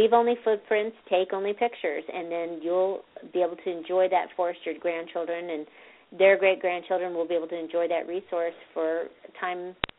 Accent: California, United States; Just because I'm from California doesn't mean I'm a hippie.

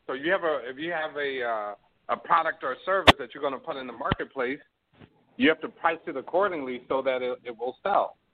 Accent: New York, United States; because I grew up in New York, there were always women that wore natural hair.

